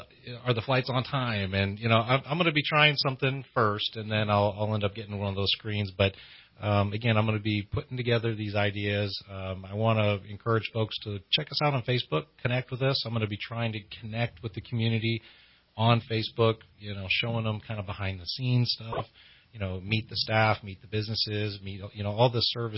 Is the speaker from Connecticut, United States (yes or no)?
no; Humble, Texas, United States; I grew up in Houston area, greater Houston area, Humble. It's spelled Humble, but the H is silent, so it's Humble, Humble, Texas.